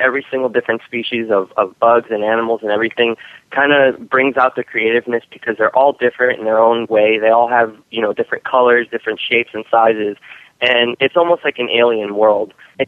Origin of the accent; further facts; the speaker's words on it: New York City, New York, United States; Well, I grew up in New York, so there weren't really lots of bugs and animals that you can really find over there because I was in the city.